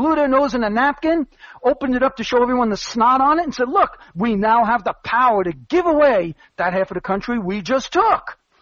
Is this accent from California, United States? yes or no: no; Staten Island, New York, United States; And Jamal, I grew up in Staten Island.